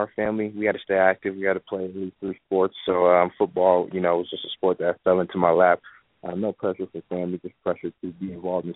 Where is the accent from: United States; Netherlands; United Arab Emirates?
United States; Santa Rosa, California; I grew up in Santa Rosa, about 45 minutes south of San Francisco, small little town.